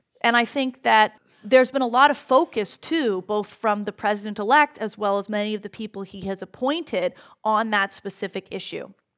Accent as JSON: {"language": "English", "country": "Canada", "said": "And Canada, where I'm from, I'm also Canadian"}